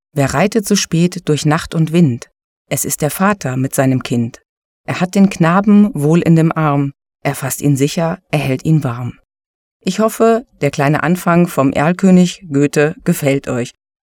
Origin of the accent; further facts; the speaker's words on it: Germany; ich bin aus Deutschland. Ich hoffe, man kann das hören.